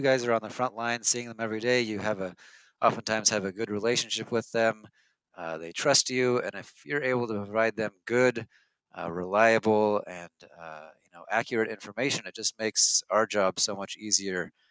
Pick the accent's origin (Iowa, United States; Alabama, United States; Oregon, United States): Oregon, United States; I grew up in Oregon. Both my wife and I are from Oregon.